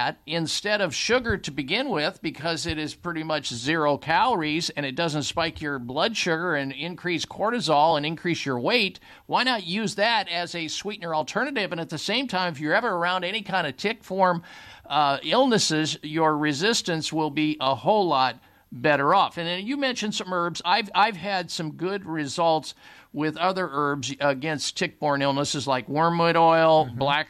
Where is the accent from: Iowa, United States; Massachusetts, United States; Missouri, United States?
Iowa, United States; also born or lived in Wisconsin / Minnesota / Canada; Oh, I grew up in Iowa, spent a lot of time in Wisconsin, Minnesota, and Canada